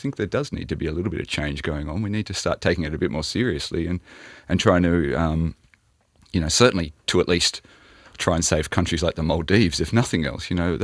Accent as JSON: {"language": "English", "country": "Australia", "said": "as an Australian, you know, and I live in Brisbane. I live on a fifth floor in an apartment building."}